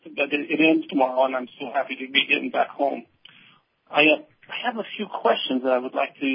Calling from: Austin, Texas, United States; I'm calling from Austin, Texas. But I'll tell you, my home is actually in Idaho.

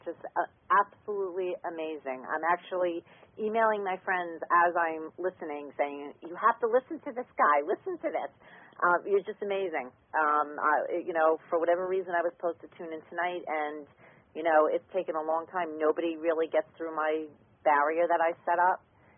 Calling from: New York, United States; And I'm in New York.

